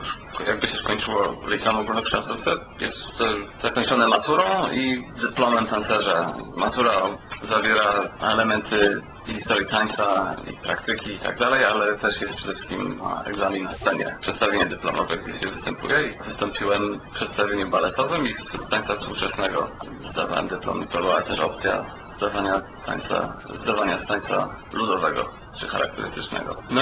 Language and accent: Polish; Bytom, Silesian Voivodeship, Poland; born there; urodziłem się w Bytomiu w 1980 roku.